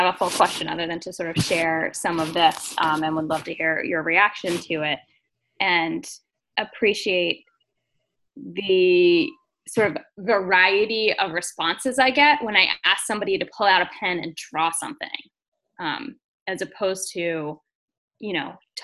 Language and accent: English; Pennsylvania, United States; now in New York City, United States; Like, I grew up outside Philadelphia, but now I live in New York City.